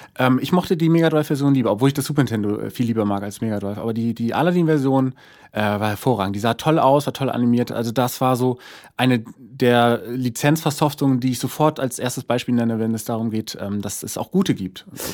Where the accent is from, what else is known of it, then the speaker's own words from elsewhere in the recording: Bremen, Germany; Ich komme aus Bremen und ich muss immer aufpassen, weil Bremer sagen immer Bremen